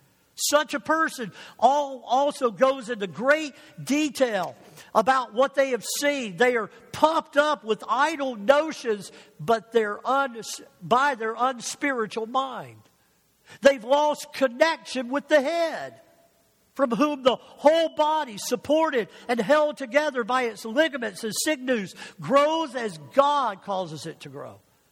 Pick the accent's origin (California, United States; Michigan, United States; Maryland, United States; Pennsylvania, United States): Michigan, United States; Detroit; now in Florida, United States; well, I'm from Detroit area.